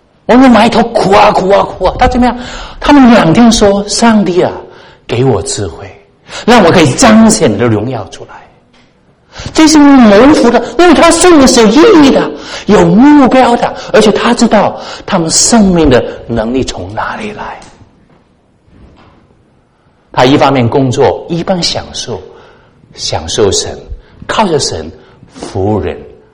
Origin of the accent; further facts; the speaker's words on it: Hong Kong; accent: Cantonese; Chinese is a second language; 我是在香港出生长大的，所以你听我的国语有一些广东腔，就是这个原因啊。